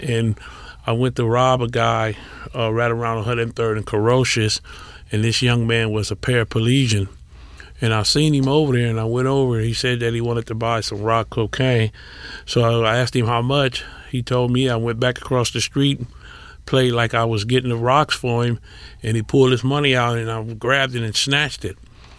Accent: Watts, California, United States; I grew up in Watts. Came from a great home.

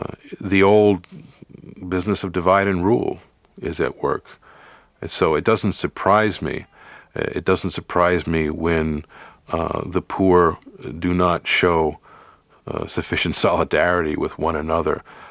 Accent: New York City, New York, United States; I was born in the East New York section of Brooklyn, and I was raised in a public housing, mixed-income public housing, in that section of New York City.

